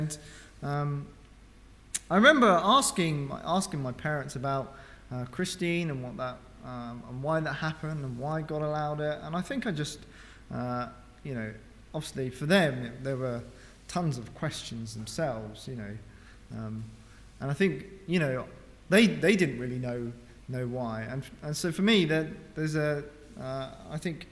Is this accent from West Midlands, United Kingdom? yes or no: no; Barking, London, United Kingdom; I'm actually an Essex lad myself. I was born in Barking, so the other side. And so I was born, yeah, I was born into a Christian family, youngest of four siblings.